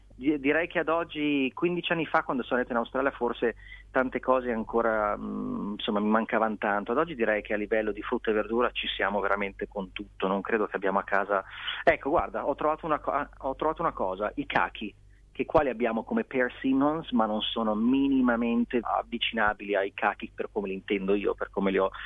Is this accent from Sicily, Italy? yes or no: no; Milan, Lombardy, Italy; io sono di Milano, in autunno mi ricordo da bimbi, mamma ci portava a raccogliere castagne, un'oretta fuori da Milano si arriva in dei bei posti